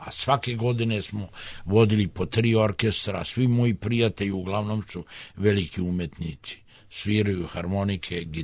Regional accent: Bosanska Krupa, Federation of Bosnia and Herzegovina, Bosnia & Herzegovina; kada je u Bosansku Krupu, tu sam pravio od 86. do 91. u mom rodnom gradu

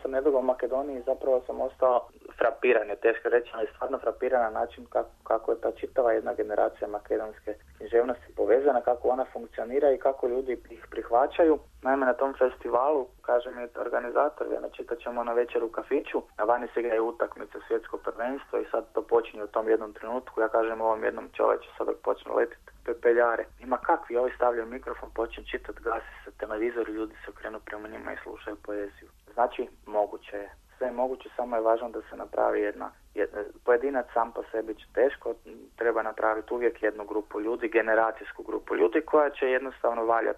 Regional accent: Koprivnica, Koprivnica-Križevci County, Croatia; ja sam iz Koprivnice koja je kraj Zagreba, to je Panonska ravnica i to je taj jedan melankolični, mogu reći, način života

